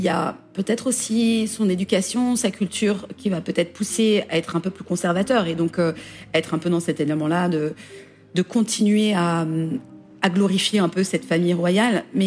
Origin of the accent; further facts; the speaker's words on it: France; En tant que Français